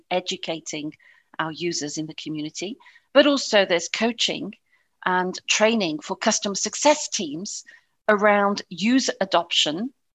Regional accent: England, United Kingdom; accent: British; now in Paris, France; You'll have probably gathered by my British accent. Yes, I am English originally, but I consider myself European in soul and have been based in Paris for some time, over 25 years.

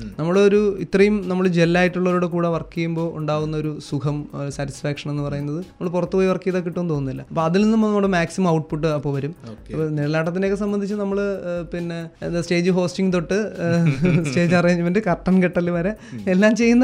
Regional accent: Bharathannur, Kerala, India; Correct സ്വന്തം സ്ഥലം ഭരതന്നൂരാണ് എന്റെ സ്വന്തം സ്ഥലം. തിരുവനന്തപുരം ജില്ലയിൽ തന്നെ ഇവിടെ നിന്ന് ഒരു 50 കിലോമീറ്റർ ഉണ്ട്. കല്ലറ പാങ്ങോട് ഭരതന്നൂരാണ് സ്വന്തം സ്ഥലം.

